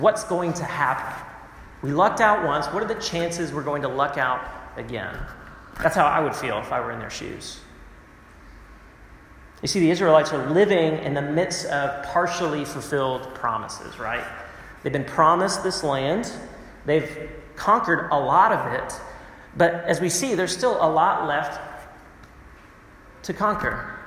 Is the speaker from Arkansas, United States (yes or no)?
no; Texas, United States; so I am from Texas, southern part of the United States, and it is very hot in Texas.